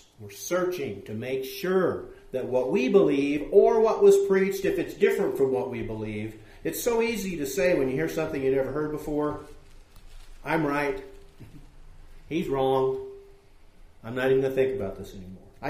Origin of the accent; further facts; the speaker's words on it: West Coast, United States; Growing up on the West Coast, there are some things about marriage and divorce that are way out there